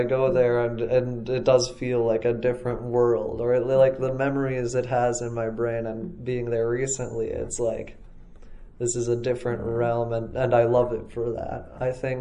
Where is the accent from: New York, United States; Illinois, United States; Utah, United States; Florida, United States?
Florida, United States; Bradenton; growing up in Bradenton, which is much smaller than Buenos Aires as a city.